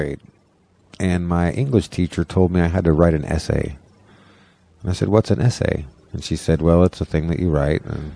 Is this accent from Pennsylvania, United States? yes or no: no; Brownsville, Oregon, United States; I had never heard it in the Mexican term at that time because I was from Brownsville, Oregon.